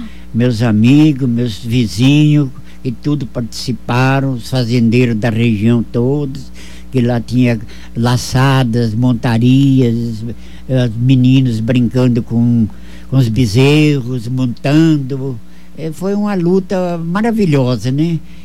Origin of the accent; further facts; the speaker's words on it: Dourados, Mato Grosso do Sul, Brazil; hoje a cidade cresceu, que nem eu que sou de Dourados já não estou conhecendo muito.